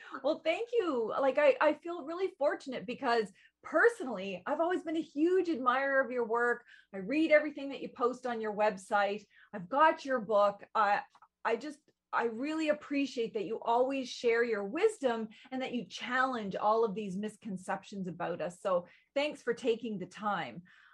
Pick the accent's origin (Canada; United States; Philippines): Canada; Exactly. We're from Mi'kma'ki, first and foremost.